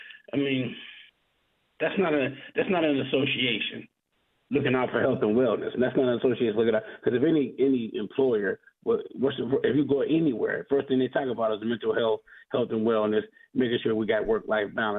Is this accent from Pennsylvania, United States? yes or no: yes; Aliquippa, Pennsylvania, United States; We are from Aliquippa. We will play football, and we will do it.